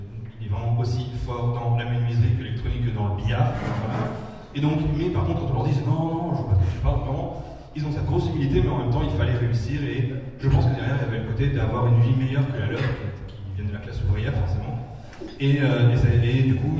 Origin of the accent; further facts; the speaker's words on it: Sarcelles, Île-de-France, France; là où j'ai grandi à Sarcelles, que certaines personnes connaissent, c'est une banlieue du 95, qui est vraiment connue pour des choses pas très, voilà, pas très bien